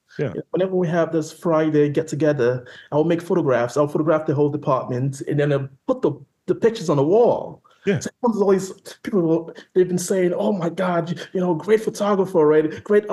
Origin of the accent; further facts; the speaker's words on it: Nigeria; also born or lived in Bronx; now in United States; folks I grew up with in Nigeria